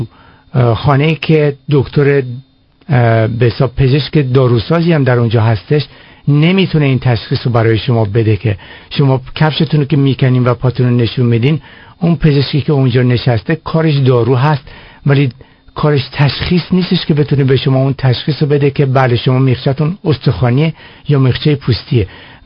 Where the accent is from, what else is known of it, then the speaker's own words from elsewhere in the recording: Iran; moved away; از وقتی که ما از ایران اومدیم آمریکا یا اومدیم اروپا